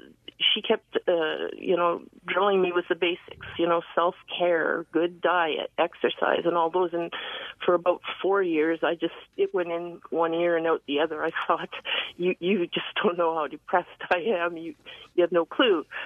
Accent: Canada; I'm a Canadian veteran, and I'm a lifetime registered nurse

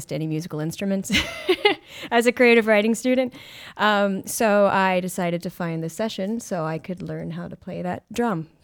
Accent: Alabama, United States; now in Roanoke, United States; I am from Alabama originally. I moved to Roanoke so that I could earn my MFA in creative writing

